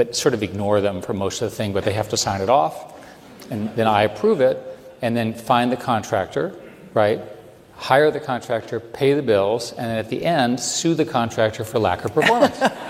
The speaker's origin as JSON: {"language": "English", "region": "Virginia", "country": "United States", "tie": "born or raised there", "said": "I happen to like Virginia. I grew up in Virginia."}